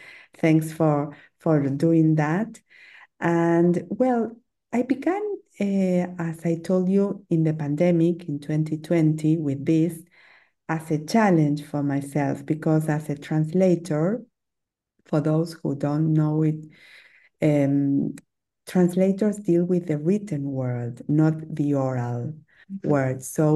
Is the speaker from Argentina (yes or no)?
yes; Argentina; first language Spanish; English is a second language; My mother tongue is Spanish, South American, Latin American Spanish, because I was born and raised in Argentina. And I began when I was, 6 or 7 years old, learning English as a second language.